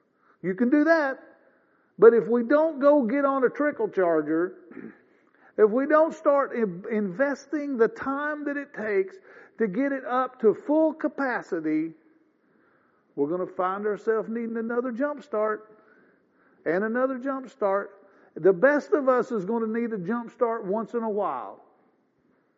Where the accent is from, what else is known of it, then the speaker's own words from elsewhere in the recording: Missouri, United States; born there; And I said, got to show me. I was born in Missouri.